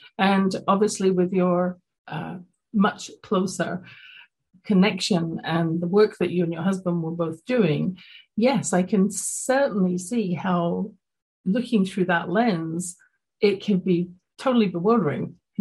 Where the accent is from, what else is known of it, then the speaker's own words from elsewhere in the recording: London, United Kingdom; this is going back when I was growing up in London, England.